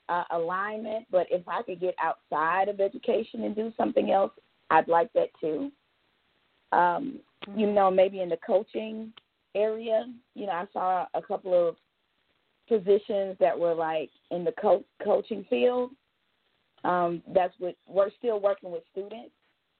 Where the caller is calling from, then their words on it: Georgia, United States; I'm calling from Georgia.